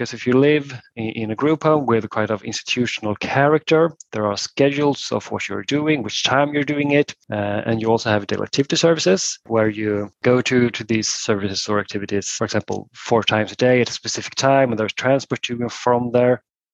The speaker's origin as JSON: {"language": "English", "country": "Sweden", "said": "I come from Sweden"}